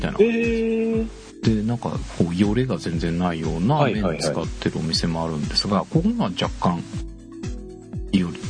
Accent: Yokohama, Kanagawa, Japan; 私地元が横浜なので

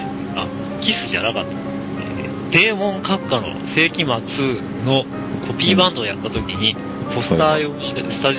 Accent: Kitakyushu, Fukuoka, Japan; このプロジェクターで投影している写真は私の地元北九州のクリスマスイルミネーションです。

